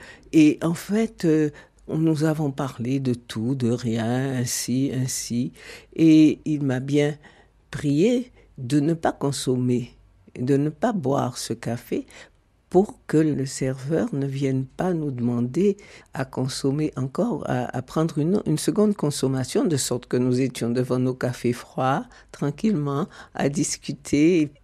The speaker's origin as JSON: {"language": "French", "country": "Guadeloupe", "said": "Et qu'il me disait qu'il savait que je venais de Guadeloupe."}